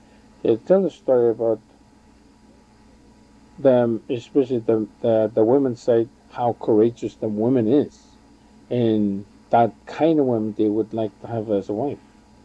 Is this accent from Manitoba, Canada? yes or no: no; Peawanuck, Ontario, Canada; from Bewanek, Ontario.